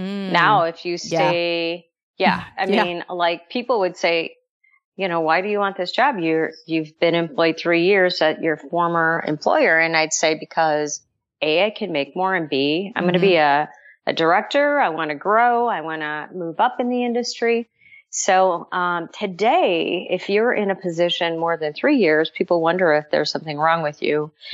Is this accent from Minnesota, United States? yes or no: yes; St. Paul, Minnesota, United States; I'm actually from St. Paul, Minnesota. That's where my roots were.